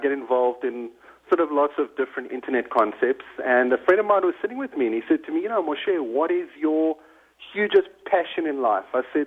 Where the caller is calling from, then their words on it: Cape Town, Western Cape, South Africa; I'm actually sitting in Cape Town, South Africa right now.